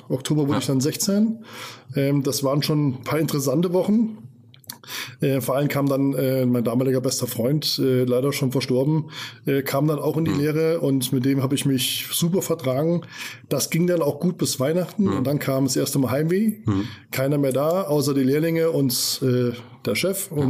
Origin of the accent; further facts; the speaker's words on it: Fulda, Hesse, Germany; 1969 in Fulda, im Klinikum Fulda geboren. Und die ersten Jahre bin ich auch in Bachrhein groß geworden.